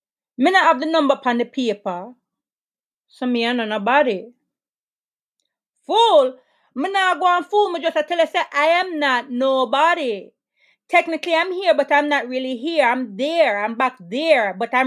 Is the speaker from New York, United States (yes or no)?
yes; Brooklyn, New York, United States; also born or lived in Jamaica; I was born in Jamaica, grew up in a neighborhood called the 90s in Brooklyn, New York.